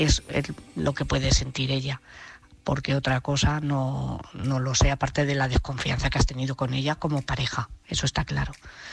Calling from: Madrid, Community of Madrid, Spain; de Madrid

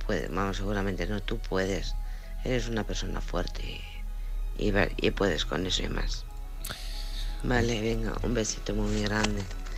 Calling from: Alcorcón, Community of Madrid, Spain; de Alcorcón.

